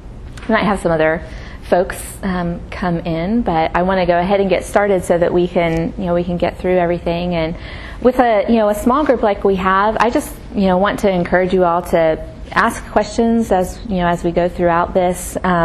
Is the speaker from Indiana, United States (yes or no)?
no; West Virginia, United States; So, I'm from West Virginia originally, so a little bit closer to Atlanta than Abilene. But I'm from West Virginia originally.